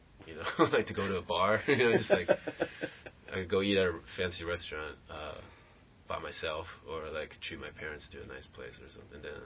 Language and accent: English; Taiwan; I've never been there before, because I'm from Taiwan.